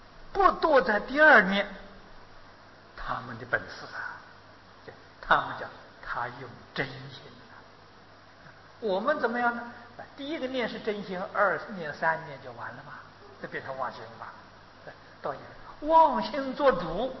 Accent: China; 它跟我们跟我们中国文法呢恰恰相反。我们中国人讲道彼岸，他说彼岸道。

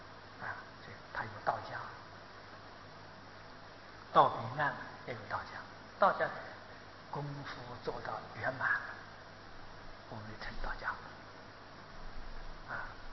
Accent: China; 它跟我们跟我们中国文法呢恰恰相反。我们中国人讲道彼岸，他说彼岸道。

